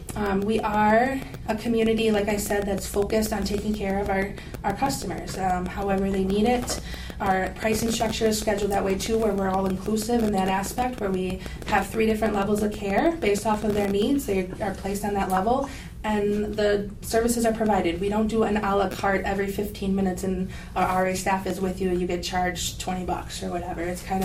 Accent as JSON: {"language": "English", "town": "Kenosha", "region": "Wisconsin", "country": "United States", "tie": "born or raised there", "said": "A little background about myself is I'm born and raised in Kenosha."}